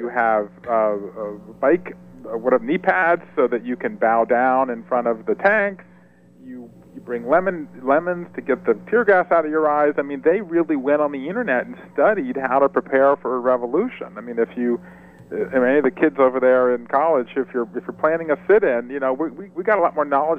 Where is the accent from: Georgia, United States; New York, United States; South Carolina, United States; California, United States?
Georgia, United States; Savannah; I grew up in South Georgia. I grew up in Savannah.